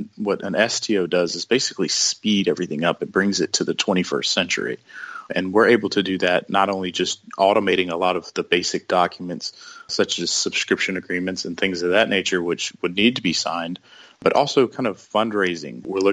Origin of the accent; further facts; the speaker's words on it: South Carolina, United States; a company out of my home state, South Carolina, called Bandwagon.